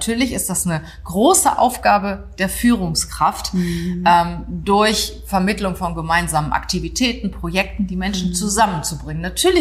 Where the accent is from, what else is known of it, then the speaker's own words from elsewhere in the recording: Germany; Wenn ich im Ausland bin, werde ich auch gefragt, wo kommen Sie denn her? Und ich sage dann auch ganz stolz, aus Deutschland.